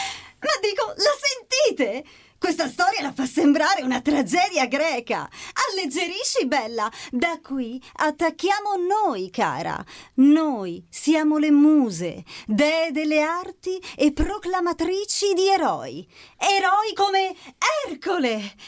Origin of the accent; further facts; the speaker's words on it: Genoa, Liguria, Italy; Da Zena, da Zena. Esatto, pesto, focaccia.